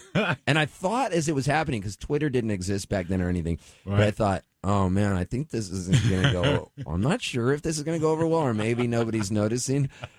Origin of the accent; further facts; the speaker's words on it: San Diego, California, United States; it's just me, the skinny guy from San Diego. And I go, hi, you guys. … I'm here from San Diego.